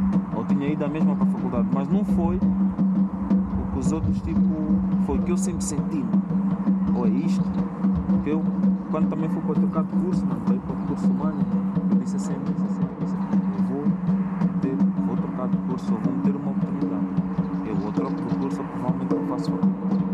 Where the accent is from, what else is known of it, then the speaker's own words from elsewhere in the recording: Angola; born there; Eu nasci em Angola, tá vendo? Tenho memórias em Angola de brincar no lodo. Tenho uma memória em Angola de queimar a barriga na panela do arroz mesmo.